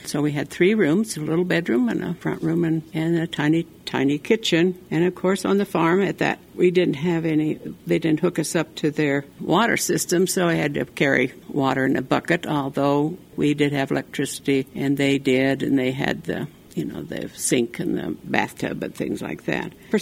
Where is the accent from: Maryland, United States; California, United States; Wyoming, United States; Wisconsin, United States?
Wyoming, United States; Guernsey; now in Wheatland, United States; from Wheatland, Wyoming, presently, but I grew up in Guernsey, Wyoming, and went to school there and graduated from Guernsey High School.